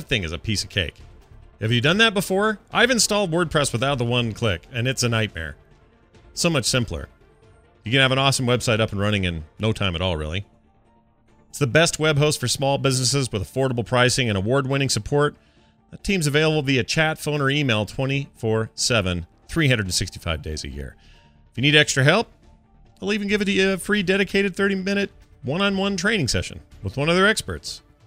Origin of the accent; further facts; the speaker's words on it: Liverpool, North West England, United Kingdom; lead patron for the performing school arts in my hometown, Liverpool.